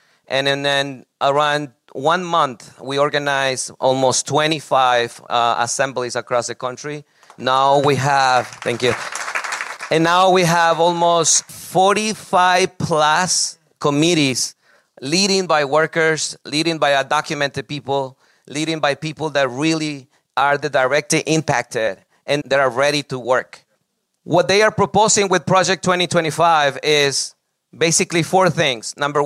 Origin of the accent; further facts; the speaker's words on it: Ecuador; now in United States; When I came to this country from Ecuador with my parents, I realized that it was supposed to be for a better life.